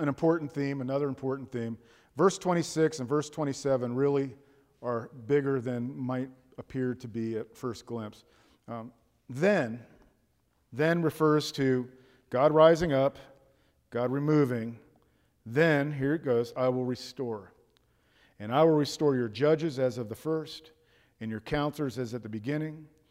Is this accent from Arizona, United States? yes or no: no; Miami, Florida, United States; I grew up in South Florida, Miami